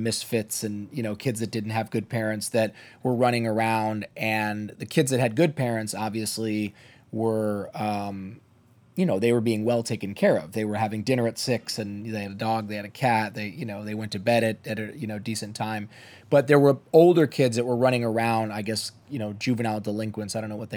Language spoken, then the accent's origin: English; Toledo, Ohio, United States; Yeah, I grew up in a little town in Ohio, a little farm town called Toledo. And both of my parents were immigrants to this country.